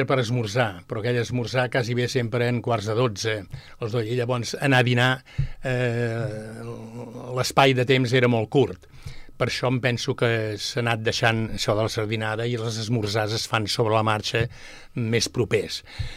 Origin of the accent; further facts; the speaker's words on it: Sabadell, Catalonia, Spain; Jo vaig néixer a Sabadell i tota la vida, doncs, bueno, tota la joventut, vaig conviure amb els, clar, tota l'ambientació de companys, amics, els tenia a Sabadell.